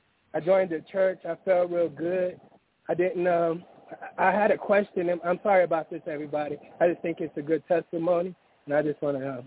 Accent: Los Angeles, California, United States; I'm from Southern California, L.A. I'm 40. I grew up in when they, you know, pushed the drugs and all that.

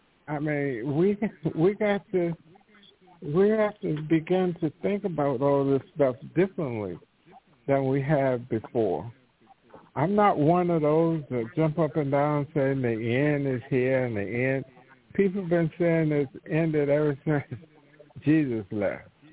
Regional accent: the South, United States; growing up in the South, the supposedly Bible Belt, I saw how people treated each other

